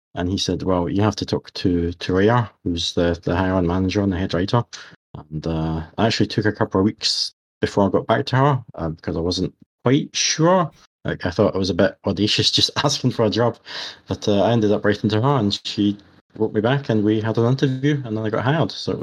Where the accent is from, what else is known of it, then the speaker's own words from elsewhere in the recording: United Kingdom; one of the great torments I find, and maybe Josh agrees, as a British writer in video games, is having to use American spelling basically all the time.